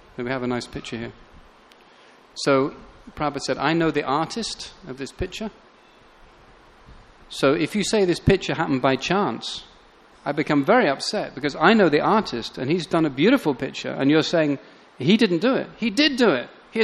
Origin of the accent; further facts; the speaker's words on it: England, United Kingdom; So if you, I give anyone £1 million, because I'm English, pounds